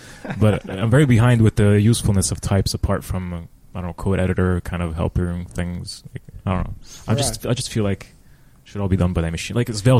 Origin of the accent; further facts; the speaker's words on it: Rome, Lazio, Italy; now in Amsterdam, Netherlands; I'm from Rome, Italy. Even though I just moved to Amsterdam 1 month ago.